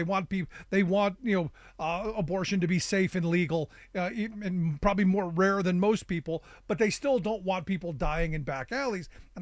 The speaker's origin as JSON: {"language": "English", "town": "Cleveland", "region": "Ohio", "country": "United States", "tie": "born or raised there", "said": "I grew up in Cleveland, Ohio, you know, still in my heart."}